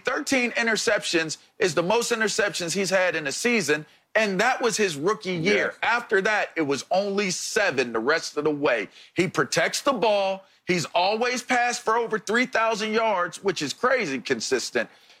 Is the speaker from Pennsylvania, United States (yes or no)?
yes; Pittsburgh, Pennsylvania, United States; I'm from Pittsburgh, Pennsylvania.